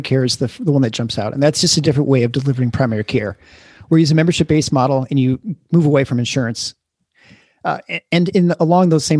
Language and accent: English; Lansing, Michigan, United States; also born or lived in Iowa City; now in Grand Rapids, United States; So I was in Iowa City for 8 years and then wanted to get back to Michigan. I grew up in Lansing area, and then settled in West Michigan, Grand Rapids area.